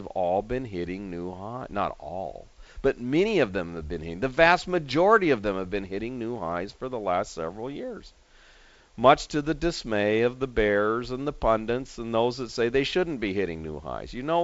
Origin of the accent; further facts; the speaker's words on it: California, United States; Of course, we live in Southern California. I grew up in Southern California.